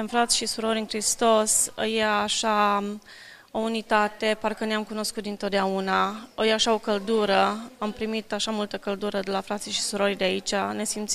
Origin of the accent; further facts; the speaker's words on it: Giarmata, Timiș County, Romania; born there; dar m-am născut în România, lângă Timișoara, în localitatea Giarmata.